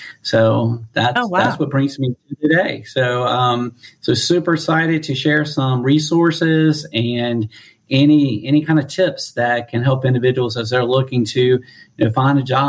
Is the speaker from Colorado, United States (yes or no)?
no; North Carolina, United States; accent: North Carolina; now in Washington, United States; I'm originally from North Carolina, so that's where this accent comes from, in case you're curious. I've been in the D.C. area for a little over 20 years.